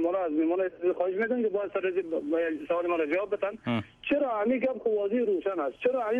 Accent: Afghanistan; ما افغان هستیم

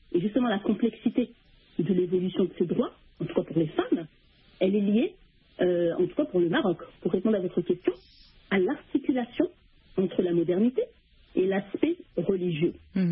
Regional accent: France; vu que je suis des deux pays, donc d'origine marocaine, mais je suis née, j'ai grandi en France

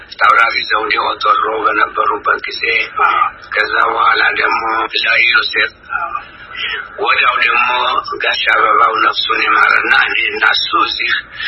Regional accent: Jarsa, Amhara, Ethiopia; born there; የተወለድኩት ወሎ ጠቅላይ ግዛት የቹ አውራጃ ጃርሳ ቀበሌ ይባላል።

